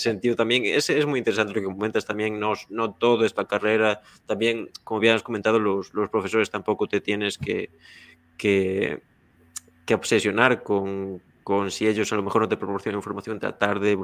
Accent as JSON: {"language": "Spanish", "region": "Galicia", "country": "Spain", "said": "yo no soy de UDE, pero soy de un sitio aún más pequeño y más apartado del mundo, que es un... que es un pueblecito de aquí de Galicia en el que en el invierno somos como mucho 30 de personas"}